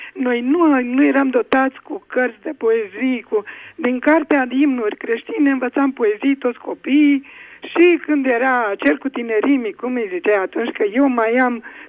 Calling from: Curtișoara, Olt County, Romania; din Curtișoara Olt.

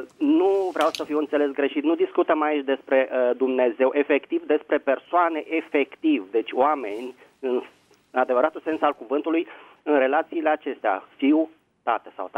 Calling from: Bucharest, Romania; din București.

